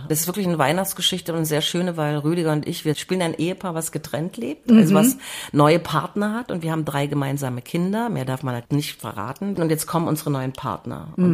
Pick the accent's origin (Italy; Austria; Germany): Germany; Wittenberg, Saxony-Anhalt; wenn ich in meiner Heimatstadt Lutherstadt-Wittenberg bin